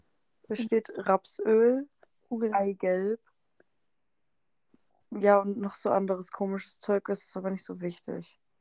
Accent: Saxony, Germany; accent: Saxon; Bei mir kommt halt manchmal dieser sächsische Akzent.

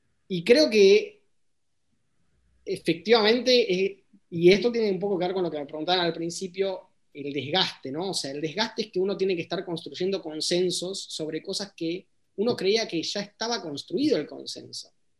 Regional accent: Argentina; El ejemplo para mí en Argentina, y perdónenme si estoy siendo muy argentino, es la vacuna

